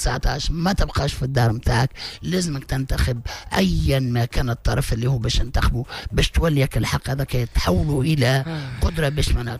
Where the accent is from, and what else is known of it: Tunisia